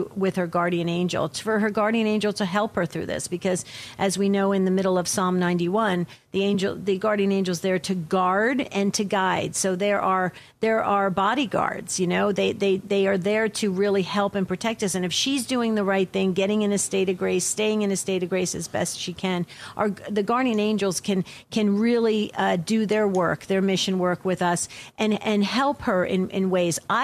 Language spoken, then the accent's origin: English; New Jersey, United States; And from New Jersey, from my home state.